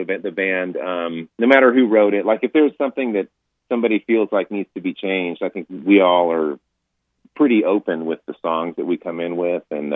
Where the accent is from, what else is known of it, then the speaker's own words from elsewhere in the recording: El Paso, Texas, United States; And El Paso is, you know, I haven't lived there in many years, but I grew up there, and I still call it my hometo